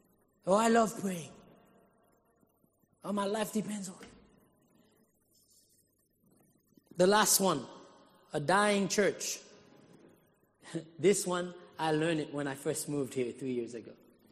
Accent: Haiti; That's how I grew up in Haiti.

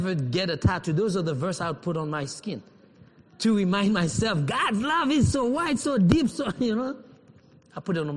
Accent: Haiti; now in United States; as an American, as a Haitian, I am limited. I cannot go in every country I want. Yeah, as a Haitian.

